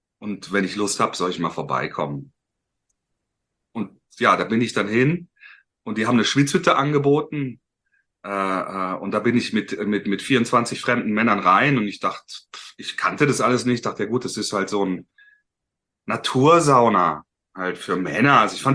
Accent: Baden-Württemberg, Germany; ich komme aus dem Schwarzwald, aus einer kleinen Stadt

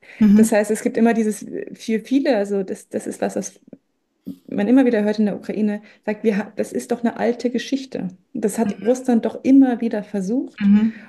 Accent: Germany

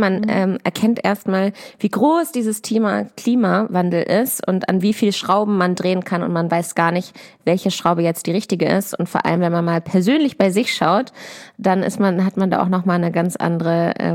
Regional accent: Klein-Dittacke, Lower Saxony, Germany; Ich bin auch in der Heimat, also in der Nähe von Hannover. Ich komme ja aus Klein-Dittacke und wohne da auf dem landwirtschaftlichen Betrieb

